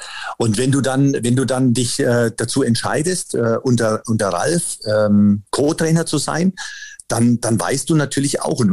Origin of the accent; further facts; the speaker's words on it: Bavaria, Germany; now in Leipzig, Germany; weil vorher bin ich ja aus Mittelfranken gar nicht rausgekommen. Ein sehr bodenständiger Mensch, ja, fest verankert in Franken.